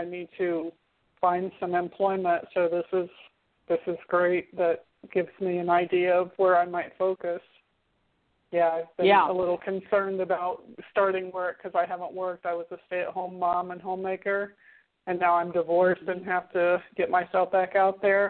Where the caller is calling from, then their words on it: Florida, United States; Hi, this is … from Florida